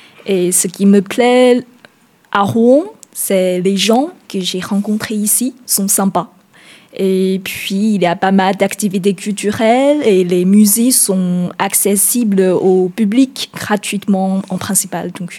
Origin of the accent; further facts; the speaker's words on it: Shandong, China; French is a second language; now in France; j'ai 25 ans. Je viens de la Chine. La province s'appelle Shandong. C'est à nord-est de la Chine et à côté de la mer, en face du Corée du Sud.